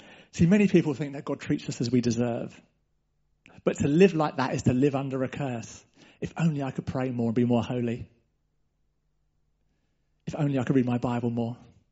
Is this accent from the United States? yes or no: no; England, United Kingdom; That deserves more than a polite ripple of applause. We're too English.